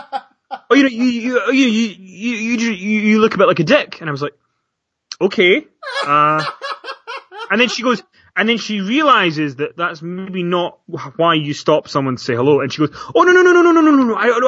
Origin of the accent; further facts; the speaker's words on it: Glasgow, Scotland, United Kingdom; And I said, no, I'm from Glasgow.